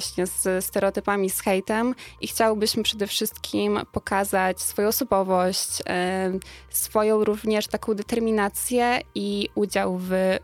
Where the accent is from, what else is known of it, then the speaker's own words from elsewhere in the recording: Lower Silesian Voivodeship, Poland; Jestem jedną finalistką z Dolnego Śląska i reprezentuję, mam zaszczyt reprezentować województwo dolnośląskie, jak i Wrocław.